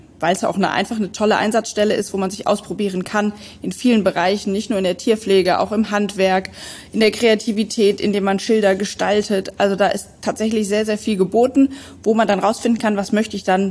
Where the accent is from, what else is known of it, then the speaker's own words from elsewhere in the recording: Rhineland-Palatinate, Germany; ich komme hier aus der Umgebung